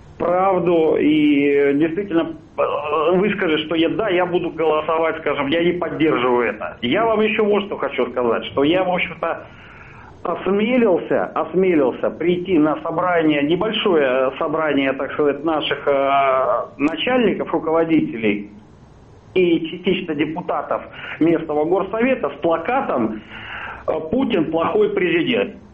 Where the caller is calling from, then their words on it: Norilsk, Krasnoyarsk Krai, Russia; Но я звоню с Сибири, это Заполярье, город Норильск.